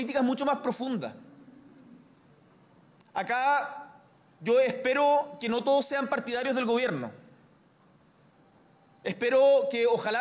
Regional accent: Punta Arenas, Magallanes, Chile; now in Santiago, Chile; yo soy de Punta Arenas. En Punta Arenas yo estaba asociado a la Junta de Vecinos de la Fitzroy, en el Barrio Sur.

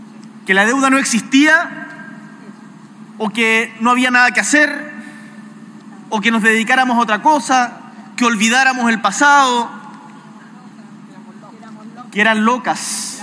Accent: Punta Arenas, Magallanes, Chile; Yo vengo de Punta Arenas

